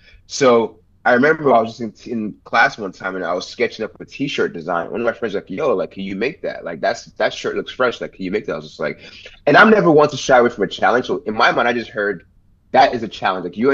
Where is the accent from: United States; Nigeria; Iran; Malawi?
Nigeria; so I was born and raised in Nigeria, right? So I grew up playing soccer, watching soccer.